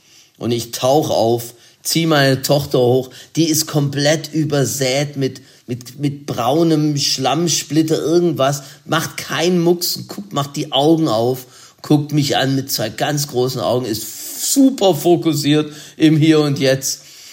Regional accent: Baden-Württemberg, Germany; Ich bin Schwabe

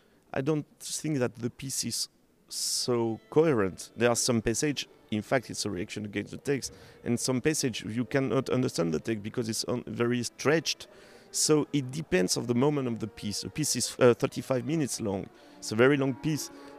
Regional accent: France; first language French; English is a second language; of course, I'm French. My mother tongue is French, and because of this, my ear is French.

